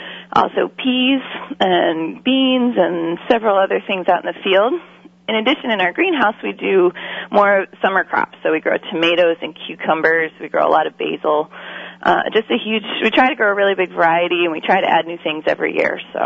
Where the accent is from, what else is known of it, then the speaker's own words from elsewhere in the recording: Boston, Massachusetts, United States; moved away; also born or lived in Oregon; I grew up in the Boston area and moved to Oregon in 2003 to the Eugene area